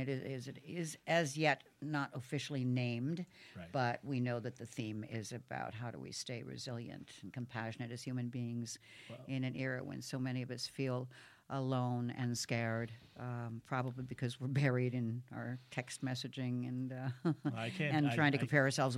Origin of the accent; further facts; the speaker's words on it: Austin, Minnesota, United States; I mean, I grew up in Austin, Minnesota, where there was nothing but a meatpacking plant, the Hormel meatpacking plant.